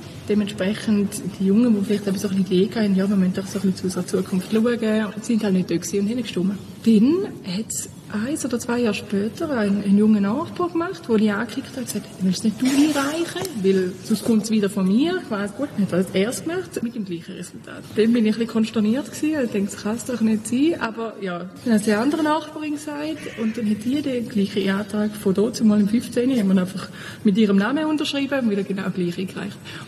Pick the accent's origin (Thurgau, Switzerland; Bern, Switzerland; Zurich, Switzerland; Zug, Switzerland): Thurgau, Switzerland; Ich komme nicht von Basel, was man ja mit dem Dialekt auch angehört. Und das heisst, ich komme aus dem Thurgau. Meine Mutter hat immer kompostiert, obwohl wir nicht jetzt ultraländlich aufgewachsen sind.